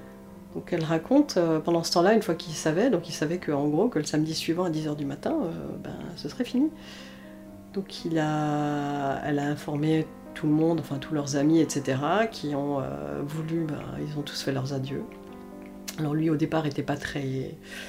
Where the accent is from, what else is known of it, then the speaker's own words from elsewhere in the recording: Grand Est, France; Après, en tant qu'Alsacien, on n'est pas interdit d'aller se faire enterrer